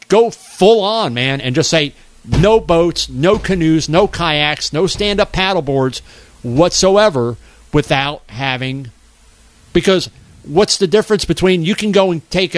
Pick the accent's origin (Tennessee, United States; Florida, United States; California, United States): Florida, United States; Merritt Island; But I, growing up in Merritt Island, I used to take our boat at the age of 13, 14, 15, 16.